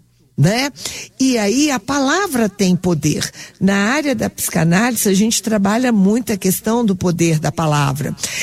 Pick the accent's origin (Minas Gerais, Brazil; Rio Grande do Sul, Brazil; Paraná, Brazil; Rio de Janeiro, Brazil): Minas Gerais, Brazil; Eu sou mineira, nós também pedimos.